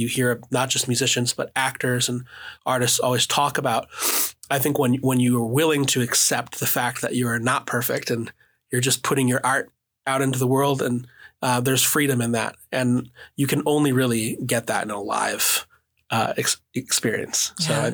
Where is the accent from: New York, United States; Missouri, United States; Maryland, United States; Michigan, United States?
Michigan, United States; Ann Arbor; And growing up in Ann Arbor, Michigan, we had a great public school music program.